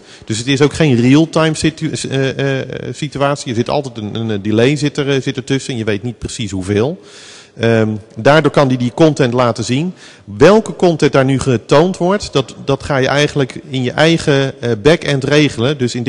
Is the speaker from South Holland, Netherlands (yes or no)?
yes; Rotterdam, South Holland, Netherlands; ik kom uit Rotterdam, kan je bijna niet horen natuurlijk.